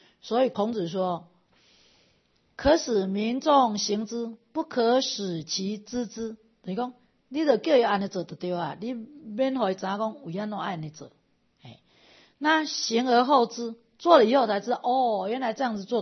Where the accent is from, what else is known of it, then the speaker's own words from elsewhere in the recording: Taiwan; 因为我们台湾里头每一个人都心性非常善良